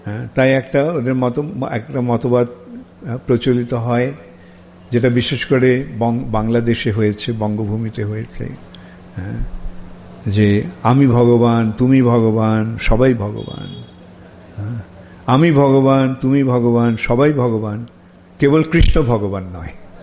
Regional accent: India; আমরা যখন যোগদান করেছিলাম ইসকনে সে 70 দশকের মাঝামাঝি সময়ে, তখন মুষ্টিমেয় আমরা কয়েকজন ভারতীয় ছিলাম

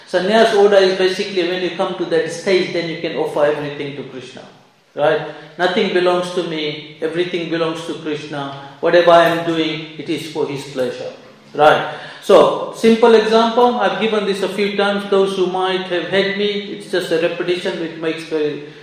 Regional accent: Fiji; Now, the place where I was living, in Fiji, what they do is, I'm from Fiji, by the way, right?

